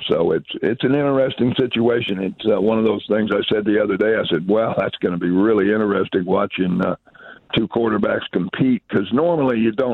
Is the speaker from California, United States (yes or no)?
no; El Dorado, Kansas, United States; also born or lived in Manhattan; I was born in Manhattan. I grew up in El Dorado.